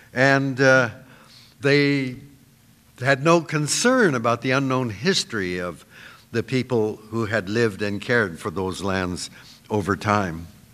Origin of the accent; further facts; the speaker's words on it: Vancouver, British Columbia, Canada; born there; I was born in Vancouver in 1936